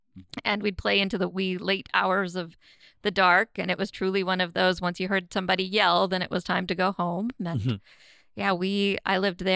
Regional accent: Gearhart, Oregon, United States; I grew up in Gearhart.

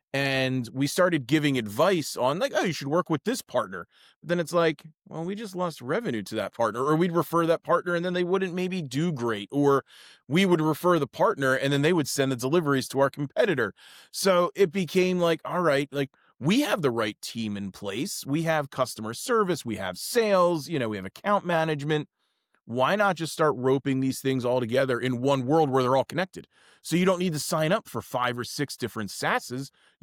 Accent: Philadelphia, Pennsylvania, United States; I am from Philadelphia, Pennsylvania

